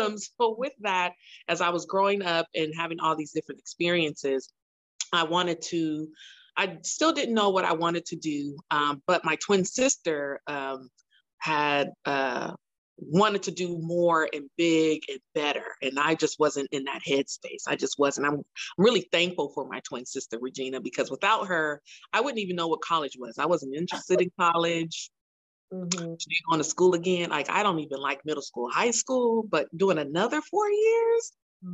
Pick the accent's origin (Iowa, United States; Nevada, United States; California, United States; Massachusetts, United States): California, United States; Oakland; So born and raised in Oakland, I'm one of four sisters, actually six, because I have two in St. Louis and three here in Oakland.